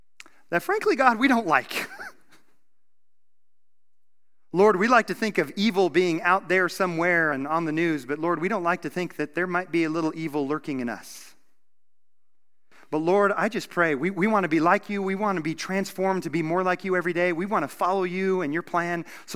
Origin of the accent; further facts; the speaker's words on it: Wyoming, United States; I was born and raised here in Wyoming, and I had never seen a cockroach in my life.